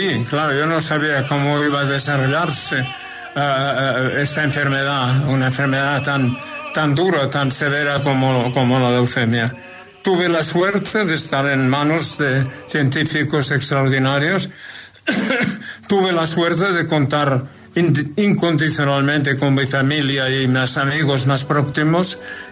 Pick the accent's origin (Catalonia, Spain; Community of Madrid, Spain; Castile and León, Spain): Catalonia, Spain; Barcelona; estaba ya cantando en Barcelona, en mi ciudad natal.